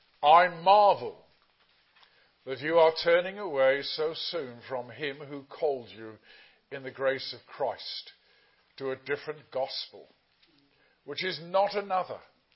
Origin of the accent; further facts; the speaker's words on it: England, United Kingdom; I established I was a pastor from England.